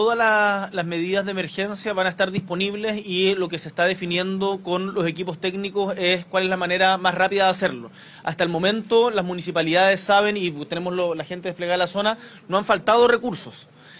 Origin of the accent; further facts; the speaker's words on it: Chile; acá somos todos chilenos y chilenas